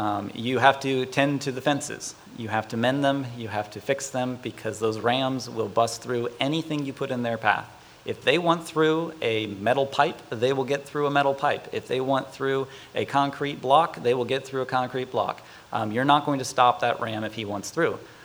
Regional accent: St. Louis, Missouri, United States; born there; also born or lived in Texas; I was a missionary's kid. I was born in St. Louis. I spent time down in the Austin, Blanco area.

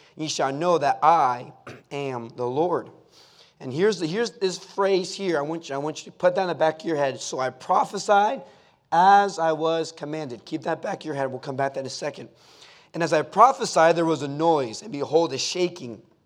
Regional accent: Spain; moved away; also born or lived in Florida, United States; I was born and raised in Spain. It got about 110. Record high was 121 there in Spain.

